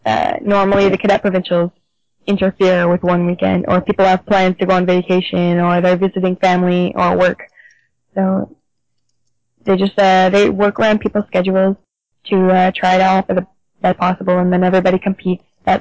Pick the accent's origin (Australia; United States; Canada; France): Canada; probably still snow on the ground because we're Canadian